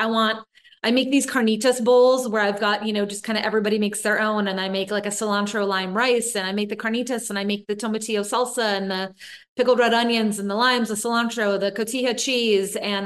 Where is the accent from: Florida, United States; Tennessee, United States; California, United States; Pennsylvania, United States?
California, United States; Sebastopol; So I grew up in Sebastopol, which is 6,000 people. Literally at that point, there was one stoplight. It's in Sonoma County in the Bay Area.